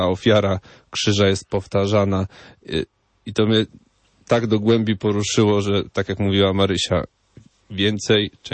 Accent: Wejherowo, Pomeranian Voivodeship, Poland; now in Kraków, Poland; Ja studiuję w Krakowie, ale pochodzę w ogóle z Pomorza, z Wejherowa, to jest niedaleko Gdańska.

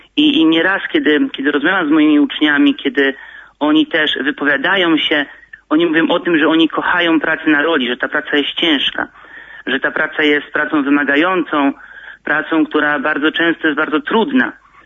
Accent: Bydgoszcz, Kuyavian-Pomeranian Voivodeship, Poland; Ja sam pochodzę z miasta, z Bydgoszczy. Tam się urodziłem, wychowałem. Moi rodzice pochodzą ze wsi.

